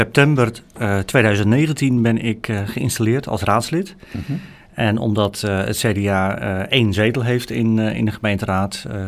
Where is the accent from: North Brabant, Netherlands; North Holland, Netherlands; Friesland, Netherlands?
Friesland, Netherlands; Sint-Annaparochie; born there; Ik ben geboren in Sint-Anne-parochie.